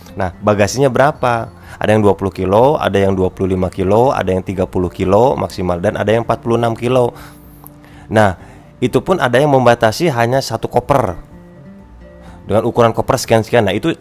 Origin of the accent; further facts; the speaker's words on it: Indramayu, West Java, Indonesia; Kalau di kota-kota besar ada, tapi kalau di kota saya sendiri di Indramayu sini enggak ada gitu.